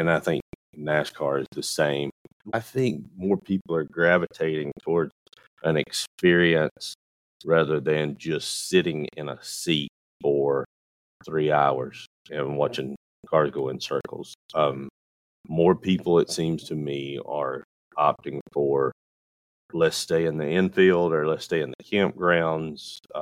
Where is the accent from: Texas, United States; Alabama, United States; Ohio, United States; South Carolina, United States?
Alabama, United States; That's how born and raised in Talladega County. It was kind of just a part of everything.